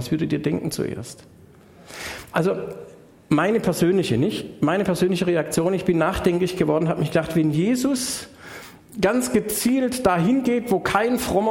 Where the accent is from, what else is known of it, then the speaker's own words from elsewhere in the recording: Schwäbisch Hall, Baden-Württemberg, Germany; Meine Heimatstadt, aus der ich komme, war eine mittelalterfreie Reichsstadt, die durfte selber Münzen prägen. Daher kommt der Name Heller. Ich komme aus Schwäbisch Hall.